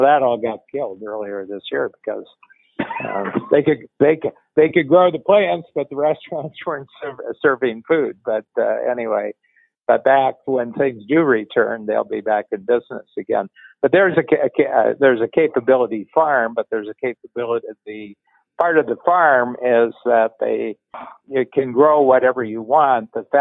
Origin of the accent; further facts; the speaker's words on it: Ohio, United States; I grew up in Northern Ohio. Northern Ohio is really big greenhouse country.